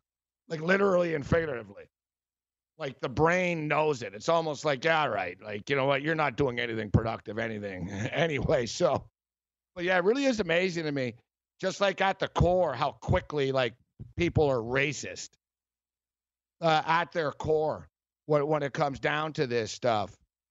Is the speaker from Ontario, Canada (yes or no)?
no; Montreal, Quebec, Canada; I'm from Montreal